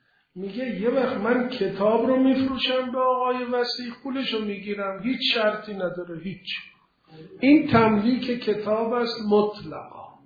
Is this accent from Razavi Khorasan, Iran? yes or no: no; Tabriz, East Azerbaijan, Iran; گفت شما اهل کجایی؟ گفتم من قومم. گفت کجایی؟ گفتم تبریز.